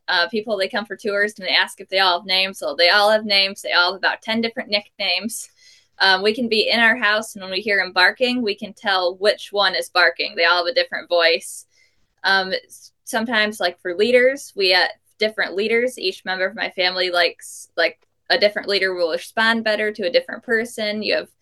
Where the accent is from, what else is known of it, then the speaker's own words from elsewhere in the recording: Alaska, United States; My brother and I have been born and raised in Alaska, and we started handling for a couple mushers and helping him out